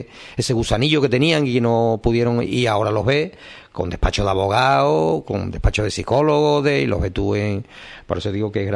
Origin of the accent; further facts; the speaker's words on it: Lebrija, Andalusia, Spain; yo soy de Lebrija